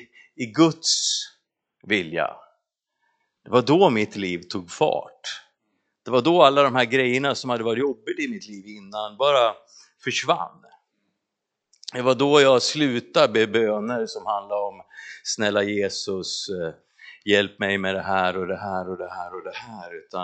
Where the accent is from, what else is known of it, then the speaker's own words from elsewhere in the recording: Västerås, Västmanland County, Sweden; och jag kommer ifrån Västerås